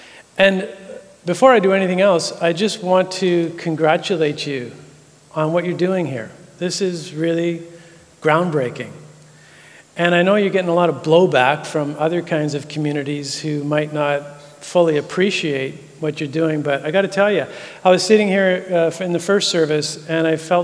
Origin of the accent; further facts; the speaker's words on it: Vancouver, British Columbia, Canada; So I'm from Vancouver, British Columbia.